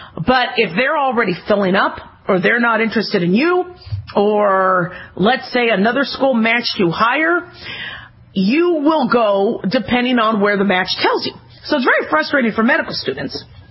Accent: Phoenix, Arizona, United States; also born or lived in Las Vegas, United States; You know, I grew up in Phoenix and I grew up in Las Vegas, and those times, they're not the same times now.

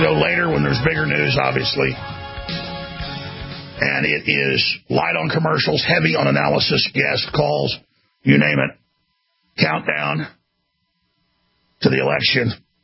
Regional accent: Dallas, Texas, United States; now in Austin, United States; I have lived in Austin since high school. I'm from Dallas.

